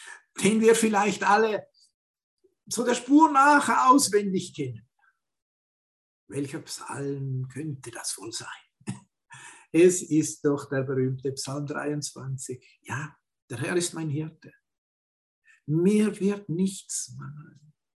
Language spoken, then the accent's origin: German; Winterthur, Zurich, Switzerland; now in Italy; Er hat in der Schweiz gelebt, in der Nähe von Winterthur, wo meine Heimatgemeinde ist. Und er selbst war das Werkzeug Gottes, dass wir nach Italien als Missionar übersiedeln durften und auch hier dienen durften.